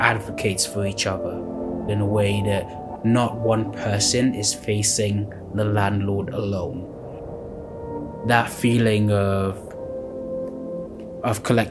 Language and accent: English; Lagos, Nigeria; So I grew up in Lagos in Nigeria, and I don't know what it is. I've always grown up in like these courtyard estates. So in the estate we grew up in Itire